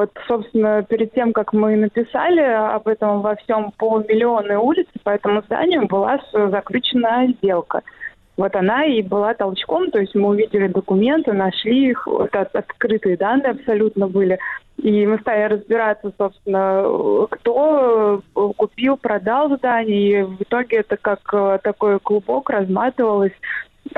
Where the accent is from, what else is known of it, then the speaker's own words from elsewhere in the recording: Saint Petersburg, Russia; А я, поскольку коренная петербурженка